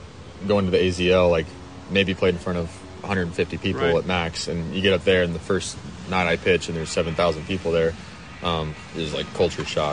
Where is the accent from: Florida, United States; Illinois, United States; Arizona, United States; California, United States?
Arizona, United States; Phoenix; I mean, I'm from Phoenix, and I'd say this is probably a little better.